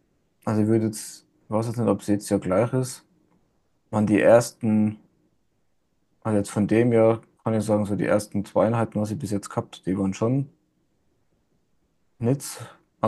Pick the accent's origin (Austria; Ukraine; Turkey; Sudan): Austria; Vomp, Tyrol; in Fomp, in dem Ort, wo ich aufgewachsen bin.